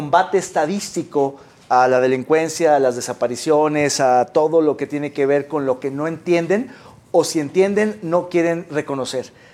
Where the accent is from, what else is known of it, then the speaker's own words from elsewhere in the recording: Mexico; Que no sepamos como mexicanos cuántos hay desaparecidos